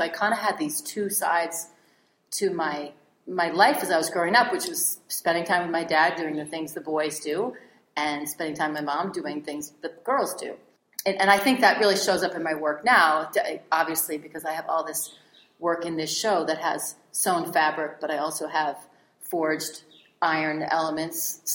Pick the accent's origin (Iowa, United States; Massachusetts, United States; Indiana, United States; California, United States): Massachusetts, United States; Newton; I grew up outside of Boston in Newton, Massachusetts.